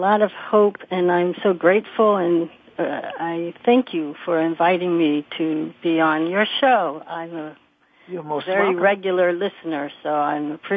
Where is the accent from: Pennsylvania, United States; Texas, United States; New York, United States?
Pennsylvania, United States; Philadelphia; I was in my hometown of Philadelphia.